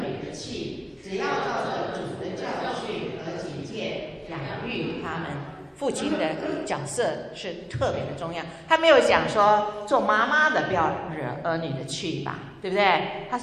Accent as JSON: {"language": "Chinese", "country": "China", "said": "我们中国人尤其是哈啊"}